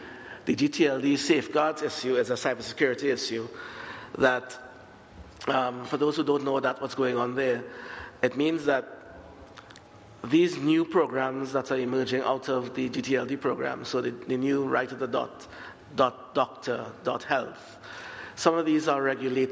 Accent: Trinidad & Tobago; I'm from Trinidad Tobago. That's in the Caribbean region.

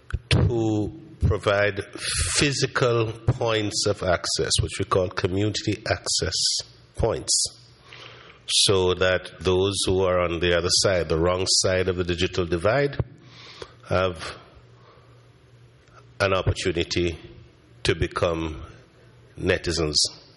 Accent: Jamaica; and I'm from Jamaica

